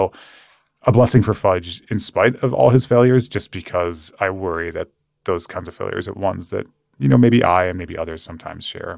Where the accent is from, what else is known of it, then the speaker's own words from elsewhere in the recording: Michigan, United States; like my home state of Michigan